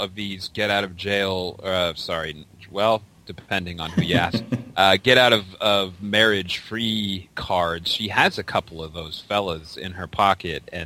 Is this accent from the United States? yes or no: no; Mississauga, Ontario, Canada; Cool, me too, man. I'm from Mississauga